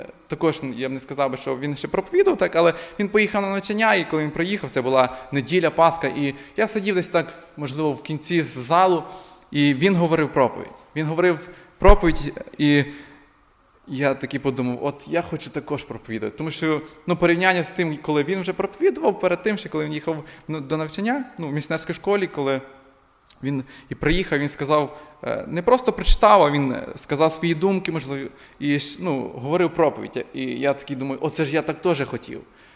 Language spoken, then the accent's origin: Ukrainian; Rivne Oblast, Ukraine; born there; Я народився в Рівненській області з багатодітної сім'ї.